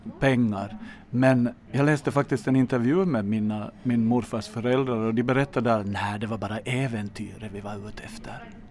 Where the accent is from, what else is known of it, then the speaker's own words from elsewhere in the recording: Jakobstad, Ostrobothnia, Finland; born there; Hur pinsamt det är nu för mig när jag bor där. Men alltså, jag är ju född i Jakobstad.